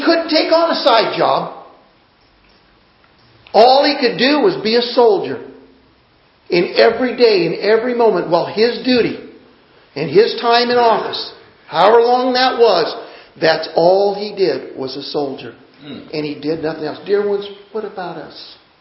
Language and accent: English; United States; born there; I'm glad I'm born here. I'm glad I'm an American.